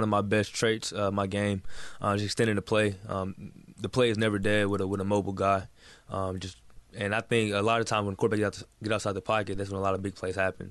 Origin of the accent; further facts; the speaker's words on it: Texas, United States; I'm sorry. I'm from Texas. I'm sorry to people that's from Florida.